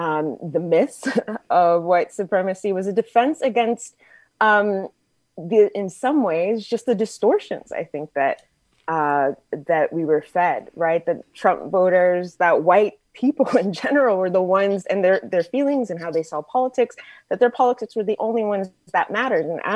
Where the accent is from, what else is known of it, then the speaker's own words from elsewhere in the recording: Texas, United States; I grew up in Texas, actually, and I remember listening to conservative talk radio.